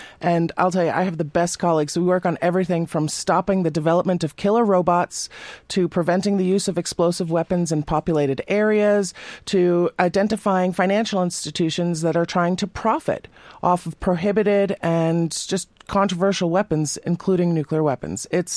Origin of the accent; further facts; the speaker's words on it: Netherlands; so I'm coming here from the Netherlands, so this altitude thing is a little bit overwhelming